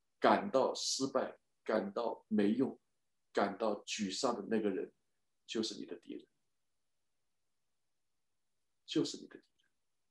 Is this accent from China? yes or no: yes; China; 我在中国大陆从小生活在那里，习惯了讲谎话